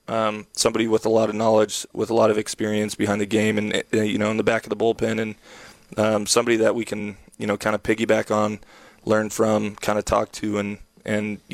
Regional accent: San Jose, California, United States; I'm from San Jose, so I kind of grew up an A's fan.

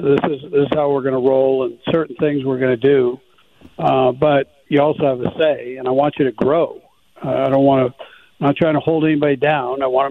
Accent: Philadelphia, Pennsylvania, United States; And I take a lot of pride in feeling like, you know, I'm part of Philadelphia, and I love that part, you know.

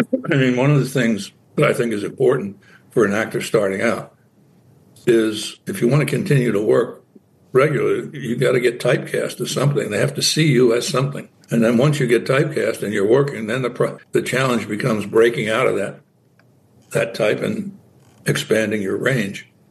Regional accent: Philadelphia, Pennsylvania, United States; Well, I grew up in Fishtown, which is just adjacent to Kensington. It's the lower part of Kensington.

